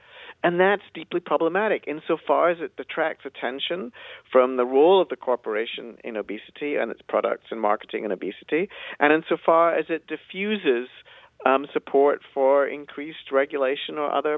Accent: Glasgow, Scotland, United Kingdom; in a number of cities throughout Britain, including my hometown of Glasgow and also London, many others.

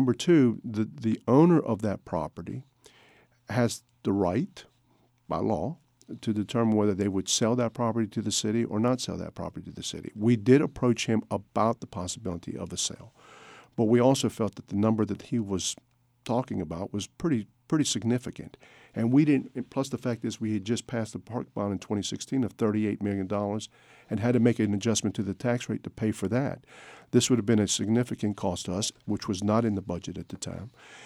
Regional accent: Wilmington, North Carolina, United States; I love the work because this is my hometown.

